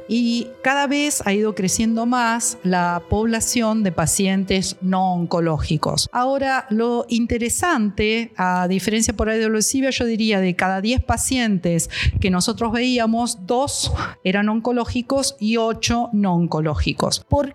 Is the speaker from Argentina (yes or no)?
yes; Argentina; eu vengo de Argentina y con una experiencia en cuidados paliativos de más de 20 años.